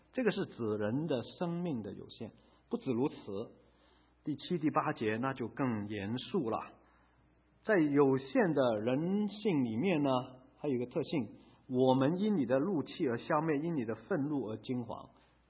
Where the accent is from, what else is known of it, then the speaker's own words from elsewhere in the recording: China; 哎呀，我们中国人都不喜欢听到这个字